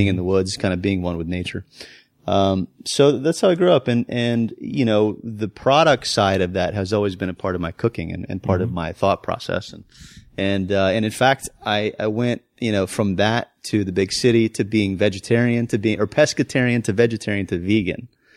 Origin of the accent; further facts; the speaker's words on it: Florida, United States; Growing up in Florida, you know, you're just surrounded by swamps and alligators and wildlife in general.